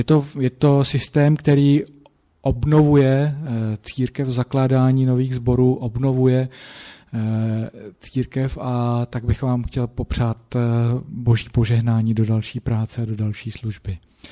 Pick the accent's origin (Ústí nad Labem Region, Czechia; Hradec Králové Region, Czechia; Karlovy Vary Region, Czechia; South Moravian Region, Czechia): Hradec Králové Region, Czechia; protože jsem vyrůstal na vesnici v Orlických horách.